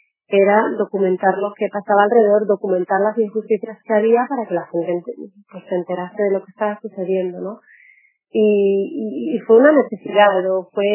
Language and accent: Spanish; Spain; yo soy española palestina, pero toda la identidad palestina la he ido descubriendo a partir prácticamente de los 19-20 años.